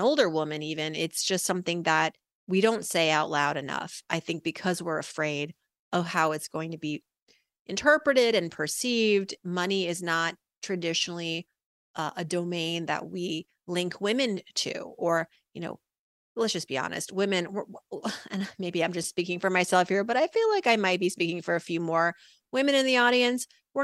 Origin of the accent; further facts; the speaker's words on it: Worcester, Massachusetts, United States; born there; well, I am the daughter of immigrants from Iran. They moved here, my parents, in the late 70s. And I was born in 1980 in Worcester, Massachusetts.